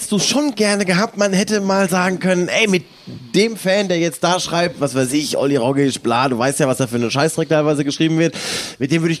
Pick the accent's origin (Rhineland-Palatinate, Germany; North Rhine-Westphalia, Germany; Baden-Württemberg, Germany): North Rhine-Westphalia, Germany; Hamm; in meiner Heimatstadt in Hamm damals